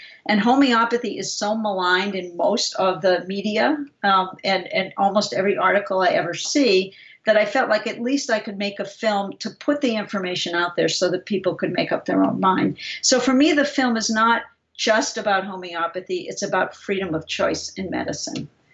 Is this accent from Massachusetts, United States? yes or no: yes; Boston, Massachusetts, United States; also born or lived in Santa Fe; part of the reason I was so skeptical is I'm from Boston and I'm in the mecca of the medical world.